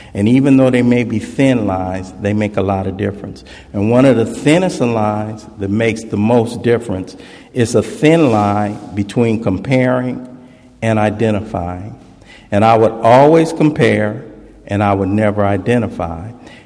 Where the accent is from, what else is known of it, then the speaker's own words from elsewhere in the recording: United States; You know, I grew up at least in the States in the late 60s and early 70s.